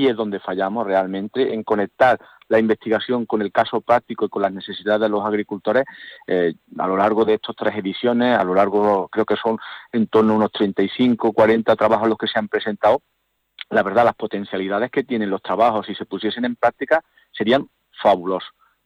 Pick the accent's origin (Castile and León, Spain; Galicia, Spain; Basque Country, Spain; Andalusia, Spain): Andalusia, Spain; Como andaluces nos tenemos que sentir súper orgullosos